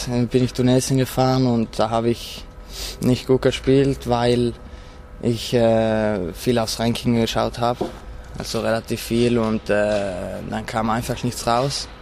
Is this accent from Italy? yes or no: yes; Trentino-Alto Adige, Italy; Und bei uns in Südtirol wird noch relativ viel Ski gefahren. Logischerweise, die Berge sind vor unserem Haus.